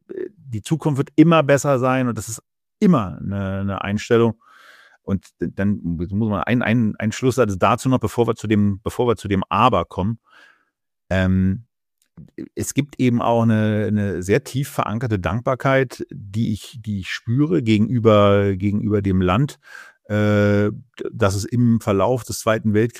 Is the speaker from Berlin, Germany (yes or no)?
yes; Berlin, Germany; Und naja, ich bin eben Berliner, was soll ich sagen?